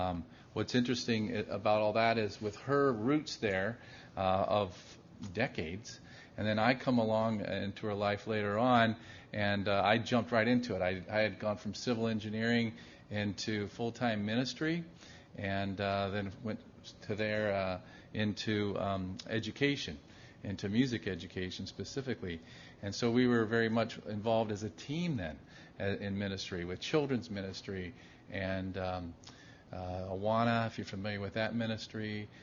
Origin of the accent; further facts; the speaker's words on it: Cleveland, Ohio, United States; I come from Cleveland, Ohio.